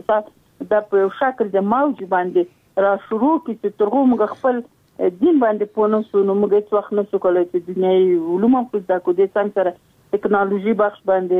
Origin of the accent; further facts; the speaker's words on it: Sorkhab, Logar, Afghanistan; لمه درته چې د لوګر ولایت یم. د محمد اغي ولسوالي او د سرخاو د کلی.